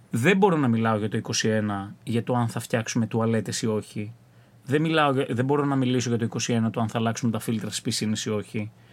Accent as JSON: {"language": "Greek", "region": "Central Greece", "country": "Greece", "said": "είμαι από τη Φωκίδα. Λοιπόν, είμαι από την περιοχή της Δωρίδας, η καταγωγή μου είναι από Φωκίδα και από Χίο ο πατέρας μου. Αγαπώ και τις δύο περιοχές, πολλές γενιές η οικογένειά μου στην Αθήνα"}